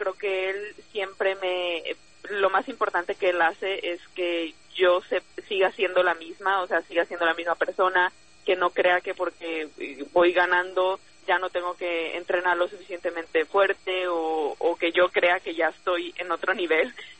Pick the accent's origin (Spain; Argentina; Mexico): Mexico; O sea, a lo mejor no somos muchísimas las mexicanas